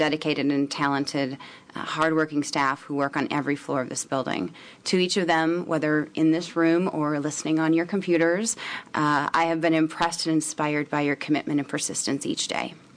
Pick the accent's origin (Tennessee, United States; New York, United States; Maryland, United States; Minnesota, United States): Minnesota, United States; and it's my home state of Minnesota where he was crowned with one of his NCAA titles.